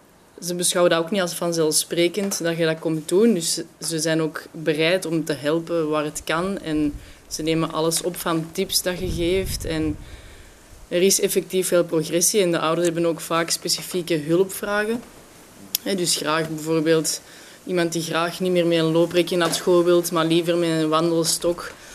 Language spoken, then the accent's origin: Dutch; Antwerp, Flanders, Belgium; Ik kom uit België, Antwerpen.